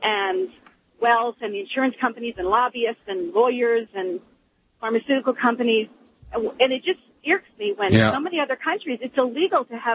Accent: Canada; now in United States; I'm a Canadian. I've been in the States 30 years, so let's say I left a long time ago. But I do remember what I grew up with, and my parents are still there

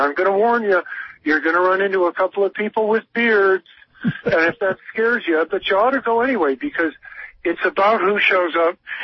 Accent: Santa Cruz, California, United States; I'm from Santa Cruz, where they have drum circles, so I'm already prepared for it.

